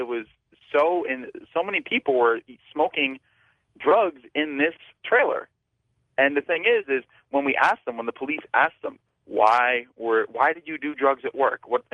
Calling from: West Palm Beach, Florida, United States; I'm calling from West Palm Beach, Florida.

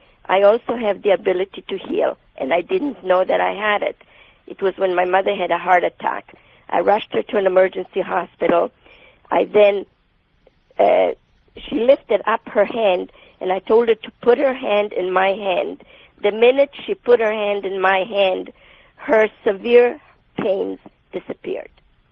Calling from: Toronto, Ontario, Canada; I'm from Toronto as well.

